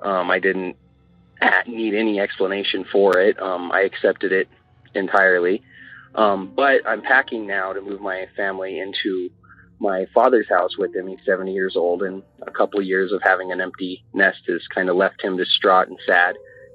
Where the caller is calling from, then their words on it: Denver, Colorado, United States; I'm from Denver, Colorado